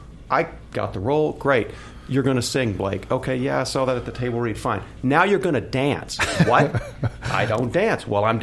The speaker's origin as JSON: {"language": "English", "region": "Texas", "country": "United States", "said": "I mean, I'm from Texas, but I'm playing a guy from New York who speaks Italian"}